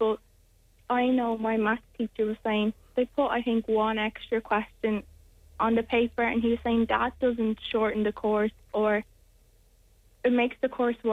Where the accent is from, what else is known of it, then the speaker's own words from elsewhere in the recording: Wexford, Leinster, Ireland; I'm from Wexford, so Waterford's only about an hour away from me